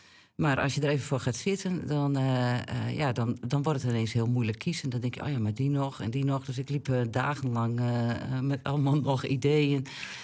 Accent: Exloo, Drenthe, Netherlands; Nou ja, ik ben opgegroeid in Exlo, een dorpje boven Immen.

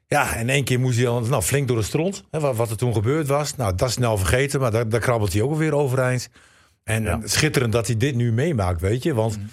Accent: Groningen, Netherlands; now in Emmen, Netherlands; Nou, ik heb wel... Ik ben natuurlijk een echte Groninger.

